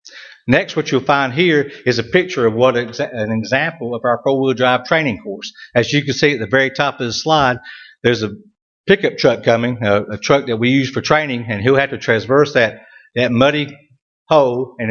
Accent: United States; I'd say it real slow. I'm from Wayne County. It gets jumbled up.

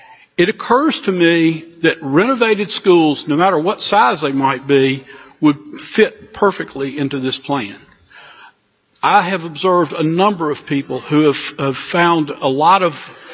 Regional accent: Concord, North Carolina, United States; This actually came as a request from a lady I grew up with in Concord in Cabarrus County.

